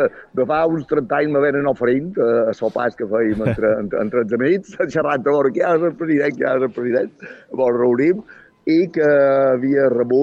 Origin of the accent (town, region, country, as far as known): Manacor, Balearic Islands, Spain